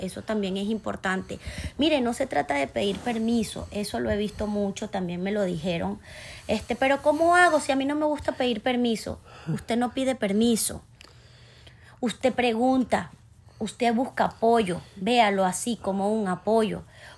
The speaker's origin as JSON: {"language": "Spanish", "country": "Venezuela", "moved": "as an adult", "said": "no nos vinimos de Venezuela por alguna necesidad, gracias a Dios, ni nuestra familia"}